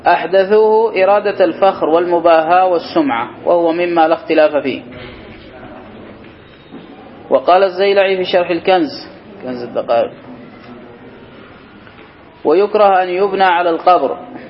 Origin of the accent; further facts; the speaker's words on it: Yemen; وعندنا في اليمن